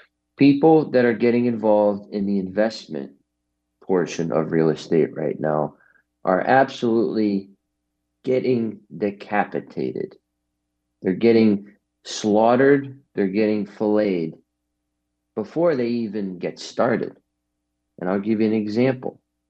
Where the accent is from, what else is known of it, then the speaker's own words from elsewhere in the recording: New Haven, Connecticut, United States; We're in New Haven. That's where I'm from. I'm from New Haven, Connecticut.